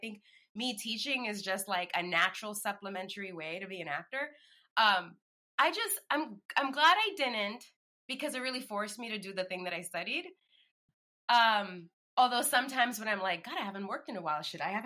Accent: Bronx, New York, United States; I literally know no one in the industry. I grew up in the Bronx.

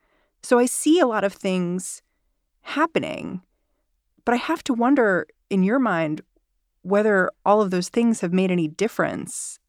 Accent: New York, United States; I feel like this year, 2022, as a New Yorker, it kind of started with this shock to the system

